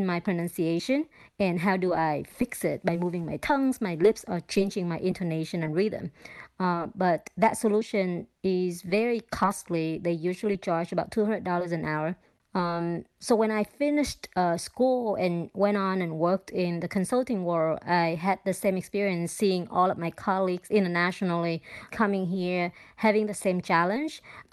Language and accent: English; Vietnam; English is a second language; moved away as an adult; now in United States; I was born and raised in Vietnam, and I had been learning English growing up. But it was when I moved to the U.S. for my MBA at Stanford